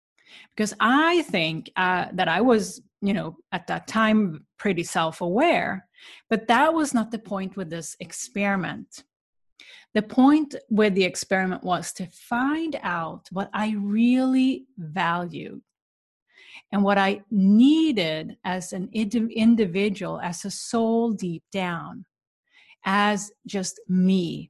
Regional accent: Sweden; I went back to where I grew up in Sweden.

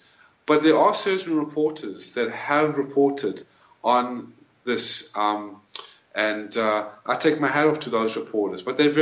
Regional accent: Atlanta, Georgia, United States; because I'm not really from New York. I'm from Atlanta, Georgia. I'm from Atlanta, Georgia. I was there for 20 years.

